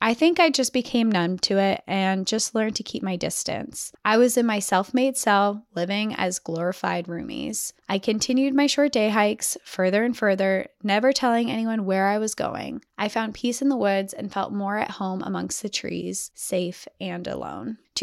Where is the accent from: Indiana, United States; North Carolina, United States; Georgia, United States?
Georgia, United States; also born or lived in Colorado; I was born in Colorado, where both sides of our family would come together in the mountains for picnics and a dip in the river, but that was it. I was raised in Georgia